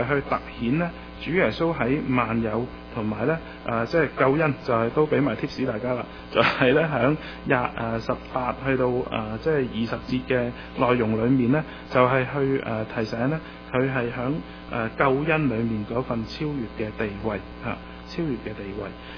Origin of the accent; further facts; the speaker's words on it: China; 其實都同我哋中國人都有啲似啊